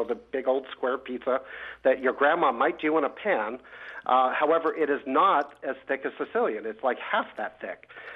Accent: New York, United States; I'm originally from Long Island many years ago. I haven't lived there in 30 years.

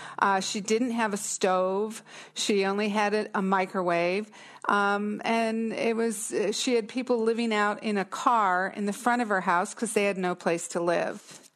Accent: Visalia, California, United States; I'm from Visalia, California.

